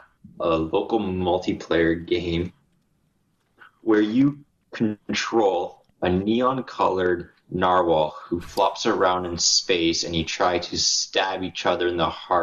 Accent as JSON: {"language": "English", "country": "Canada", "said": "Just that we're both Canadian, and it's not cold here yet either."}